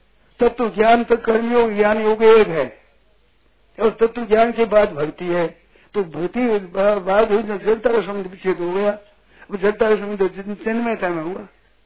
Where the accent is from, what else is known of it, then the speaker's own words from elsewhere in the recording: Rajasthan, India; हम मारवाड़ी लोग जानते हैं जो खेलते थे ना बालू से रेते से